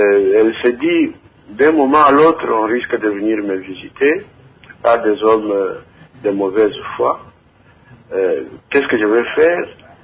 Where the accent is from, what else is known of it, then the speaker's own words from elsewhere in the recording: Mbuji-Mayi, Kasaï-Oriental, DR Congo; Nous le voyons ici chez nous, à Mbujimayi.